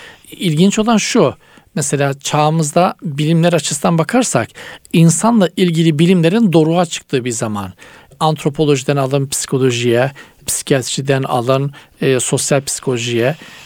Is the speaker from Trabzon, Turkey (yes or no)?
yes; Trabzon, Turkey; born there; Trabzon doğumluyum. Allah'a şükür diyorum.